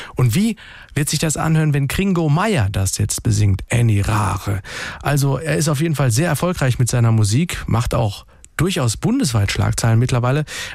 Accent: Otterstadt, Rhineland-Palatinate, Germany; also born or lived in Harthausen; Ich komme ja ursprünglich aus Otterstadt bei Speyer, bin dann aber auch mal nach Harthausen umgezogen. Harthausen auch bei Speyer, so ein kleines Dörfchen.

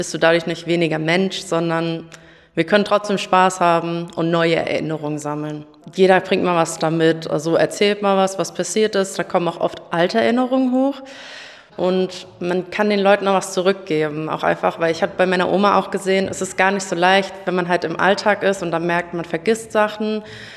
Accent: Rückershausen, Hesse, Germany; ich bin 22, ich komme aus Rückershausen, ich bin eigentlich Studentin

